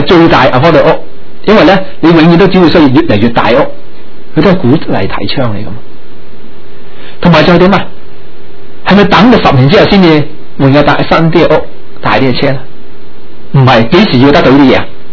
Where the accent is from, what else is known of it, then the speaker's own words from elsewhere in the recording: China; 我们中国人有一句说话很好的